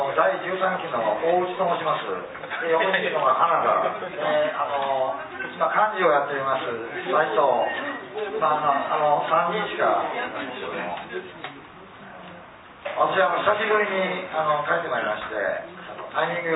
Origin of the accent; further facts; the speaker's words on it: Indonesia; Japanese is a second language; now in Japan; また来週からまたちょっとふるさとのインドネシアに戻りまして